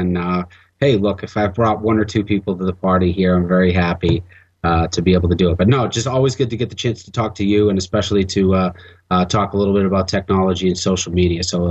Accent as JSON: {"language": "English", "town": "Boston", "region": "Massachusetts", "country": "United States", "tie": "born or raised there", "said": "specifically the Boston Bruins, from my hometown, of course"}